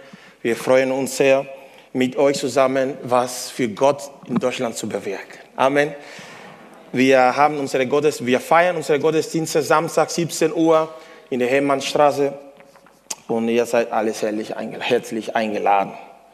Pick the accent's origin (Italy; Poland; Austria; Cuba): Cuba; German is a second language; now in Germany; Ich komme aus Kuba. Ich muss immer sagen, es ist die schönste Insel der Welt. Aber Gott hat mir nach Deutschland geschickt.